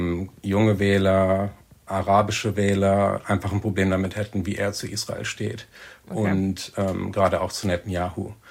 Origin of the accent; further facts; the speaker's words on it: Germany; also born or lived in United States; now in San Francisco Bay Area, United States; Ich bin in den USA geboren, bin daher ein Doppelstaatler. Meine Eltern sind deutsch. Ich bin in Deutschland aufgewachsen, lebe jetzt aber seit einigen Jahren wieder in den USA, in Kalifornien, in der San Francisco Bay Area.